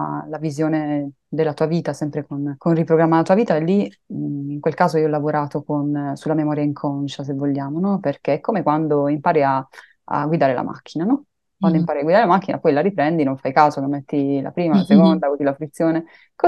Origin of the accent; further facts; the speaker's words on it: Apulia, Italy; perché essendo pugliese dicevano: ma che vado a fare a teatro qui in Toscana